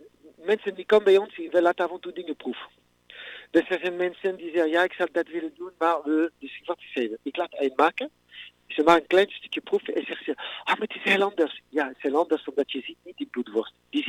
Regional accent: France; Dutch is a second language; now in Netherlands; Omdat ik als Fransman ontdekt, proef en laat zien aan Nederlander hoe rijk hebben we hier.

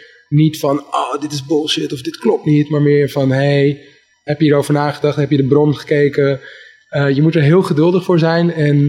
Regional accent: Amsterdam, North Holland, Netherlands; Jazeker, als echte Amsterdammer heb ik hier in mijn jonge jaren nog gewoon hierachter heel vaak gestaan.

